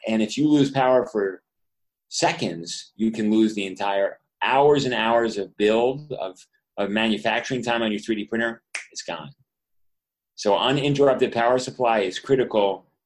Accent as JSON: {"language": "English", "town": "New York City", "region": "New York", "country": "United States", "lives_now": "Maryland, United States", "said": "I'm from New York City, so originally, so different infrastructure there."}